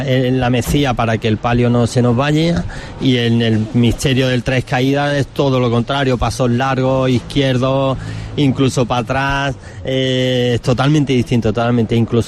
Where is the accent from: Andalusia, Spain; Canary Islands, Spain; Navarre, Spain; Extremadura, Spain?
Andalusia, Spain; Granada; Yo nací en el Zaidín y me crié en el Zaidín.